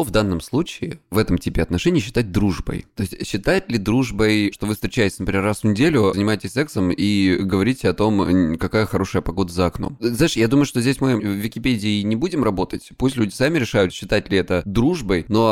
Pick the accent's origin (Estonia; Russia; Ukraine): Estonia; мне 37 лет, я психолог, я мужик, я лысый, я из Эстонии.